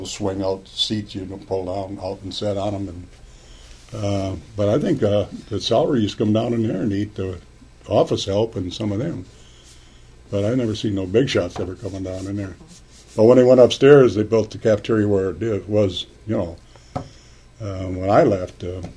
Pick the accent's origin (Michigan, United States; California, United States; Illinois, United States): Michigan, United States; Lansing; also born or lived in East Tallis; Well, I was born in East Tallis, but most of my life was here in Lansing area.